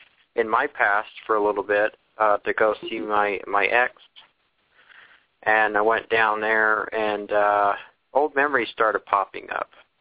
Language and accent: English; Salt Lake City, Utah, United States; I didn't want to go clear out to Idaho because I'm from Salt Lake.